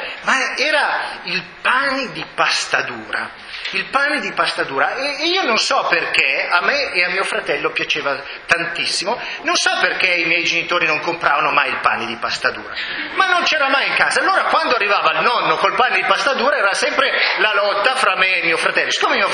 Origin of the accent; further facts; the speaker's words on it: Vercelli, Piedmont, Italy; moved away as an adult; also born or lived in Geneva; Che sono vissuto lì a Vercelli fino all'età di 18 anni, al che sono andato in Svizzera, ho studiato a Ginevra, la scuola per traduttori e interpreti